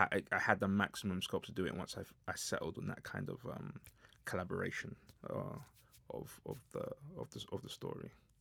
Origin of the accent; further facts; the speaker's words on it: London, United Kingdom; I'm from South London